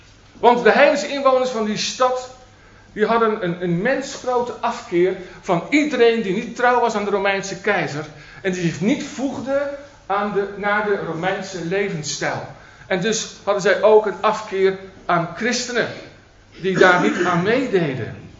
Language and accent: Dutch; Rotterdam, South Holland, Netherlands; born there; zoals ze in Rotterdam, waar ik geboren ben, zeggen.